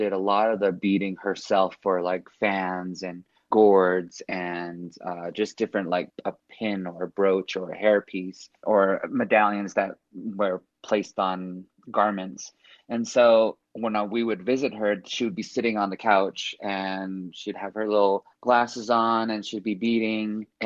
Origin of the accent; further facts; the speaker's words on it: Flagstaff, Arizona, United States; I grew up in Flagstaff. I went to school in Flagstaff from like first grade to eighth grade.